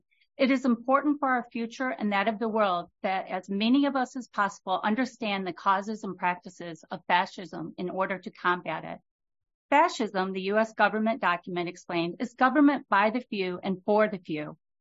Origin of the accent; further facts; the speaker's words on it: Michigan, United States; I'm from Charlevoix County.